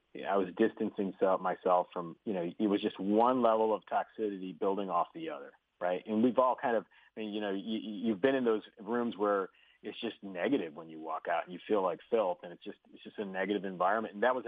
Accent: Seattle, Washington, United States; I'm from the Seattle area, and, you know, I've known a lot of people that work at Starbucks

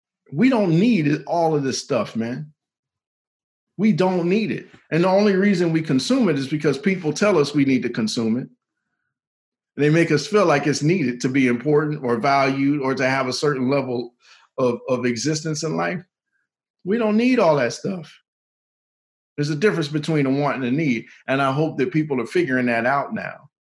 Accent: Warren, Ohio, United States; And maybe that's because I grew up in Warren, Ohio. We didn't have a lot, man.

